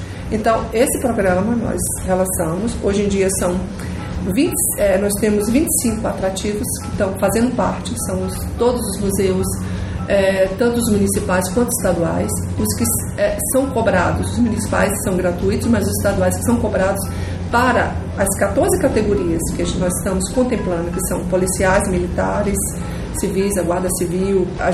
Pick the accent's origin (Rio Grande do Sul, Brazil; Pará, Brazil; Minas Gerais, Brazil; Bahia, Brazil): Bahia, Brazil; now in São Paulo, Brazil; Porque até como baiana, temos vários problemas, mas baiano não fala mal da Bahia